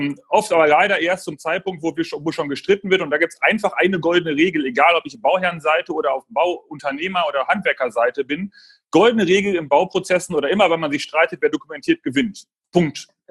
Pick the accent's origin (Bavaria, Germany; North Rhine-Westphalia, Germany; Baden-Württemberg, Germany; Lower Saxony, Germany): North Rhine-Westphalia, Germany; Münster; Ich komme aus Münster.